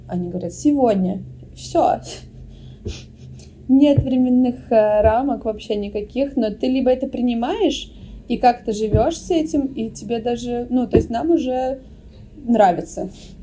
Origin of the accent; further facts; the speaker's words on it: Uzbekistan; now in Russia; я приехала из Узбекистана, в Узбекистане мне говорили «русская, уходи», когда я приехала в Россию